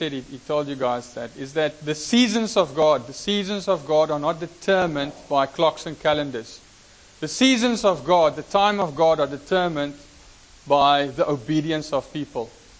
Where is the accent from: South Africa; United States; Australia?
South Africa; Free State; I come from the Free State, there in the states of South Africa, and I grew up on a farm.